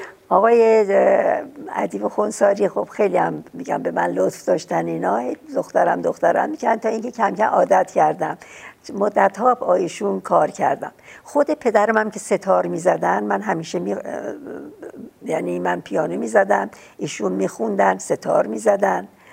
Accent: Shemiran, Tehran Province, Iran; من منزلمون شمرون بود. من از کلاس اولی که خوندم در شمرون، پدرم اومدن توی خیابون نادری در تهران، اونجا یه منزلی اونجا خریدن

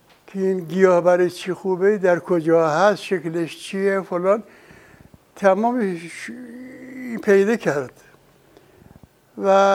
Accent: Meymeh, Isfahan, Iran; از اصفهان اومدن میمه، موندن، آب و ملک خریدن، همونجا موندن. ما در اون خانه متولد شدیم.

